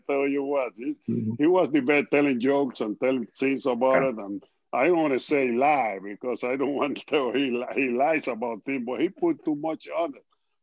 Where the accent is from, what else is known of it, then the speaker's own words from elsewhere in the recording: Cuba; since I was growing up in Cuba.